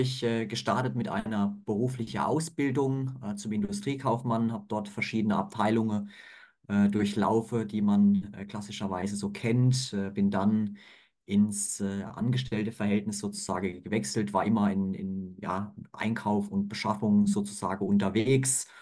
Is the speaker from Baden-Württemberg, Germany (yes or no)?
yes; Mannheim, Baden-Württemberg, Germany; ich bin eigentlich aus dem Badener Land, komme aus Baden-Württemberg sozusagen. Und ja, Mannheim ist meine Heimat